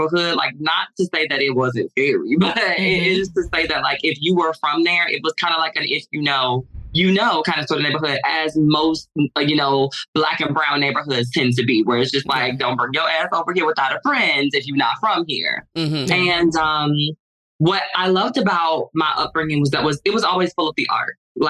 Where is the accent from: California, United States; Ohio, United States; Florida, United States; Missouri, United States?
Florida, United States; Miami; So I grew up in Miami, and I have to, like, I say that because there's a difference in what people perceive Miami to be and Miami, right?